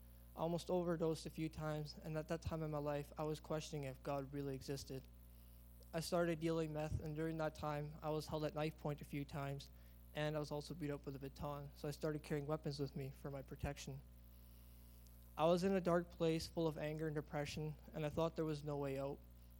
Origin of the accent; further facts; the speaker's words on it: Lethbridge, Alberta, Canada; I'm 21 years old. I'm from Lethbridge